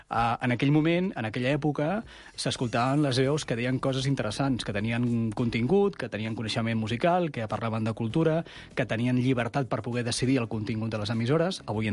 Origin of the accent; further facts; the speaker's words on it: Girona, Catalonia, Spain; Jo sóc de Girona, doncs he viscut pràcticament tota la vida a la Costa Brava